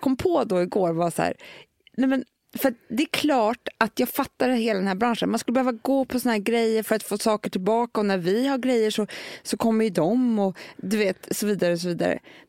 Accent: Sweden; Vi är ju svenskar.

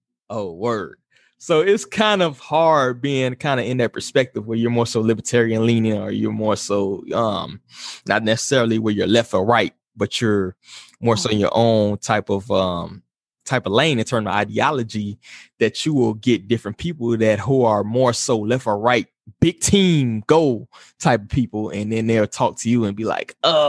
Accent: Chicago, Illinois, United States; Like I said, I come from Chicago, the most bluest of the bluest cities, right? So my whole upbringing was basically

